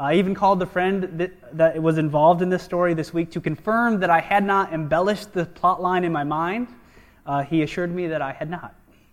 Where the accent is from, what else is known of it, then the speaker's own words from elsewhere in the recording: New York, United States; my roommate was a friend from my hometown in upstate New York.